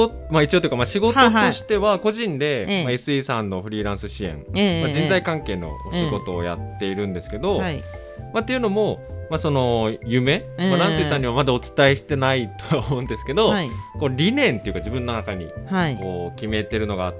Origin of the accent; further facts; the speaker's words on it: Shimabara, Nagasaki, Japan; 地元長崎の島原で学生向けのバスケットの大会とか教室をやって、